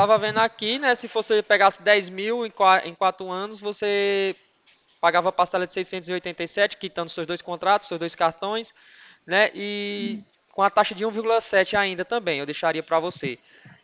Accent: Ouricuri, Pernambuco, Brazil; Só que eu não moro aí, né? Hoje eu tô trabalhando longe. Trabalho na central do Santander, em São Paulo, né? Mas sou de Ouricuri.

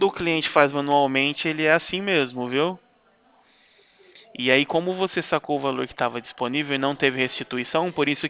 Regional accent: São Carlos, São Paulo, Brazil; Eu sou de São Carlos

